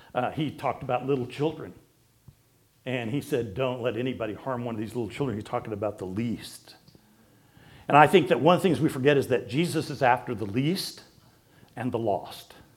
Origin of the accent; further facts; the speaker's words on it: Oklahoma, United States; Where I grew up in Baptist life in Oklahoma, when you say church, you're talking about the building down the street.